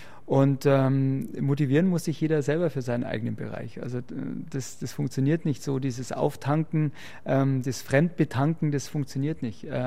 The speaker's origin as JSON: {"language": "German", "town": "Garmisch", "region": "Bavaria", "country": "Germany", "tie": "born or raised there", "lives_now": "Starnberg, Germany", "said": "Ich bin ja in Garmisch, in der Nähe von Garmisch aufgewachsen. Also ich bin, vom Herzen bin ich schon noch Garmischer, ja."}